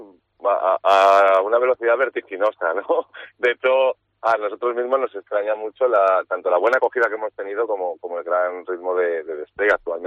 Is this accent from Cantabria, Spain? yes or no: yes; Cantabria, Spain; para mí como cántabro, un orgullo